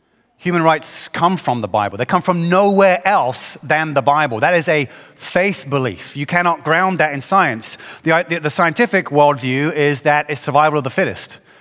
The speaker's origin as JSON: {"language": "English", "region": "England", "country": "United Kingdom", "said": "And I'm from England, which is the safety capital of the universe."}